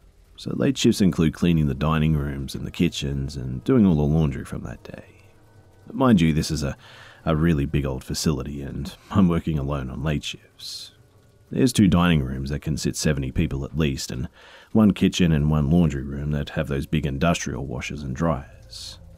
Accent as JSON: {"language": "English", "region": "Alberta", "country": "Canada", "said": "I'm from Canada, Alberta"}